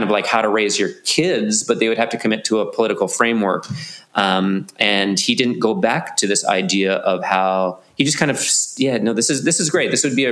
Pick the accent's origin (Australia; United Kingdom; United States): Australia; I'm an Australian right now. I'm a dual citizen.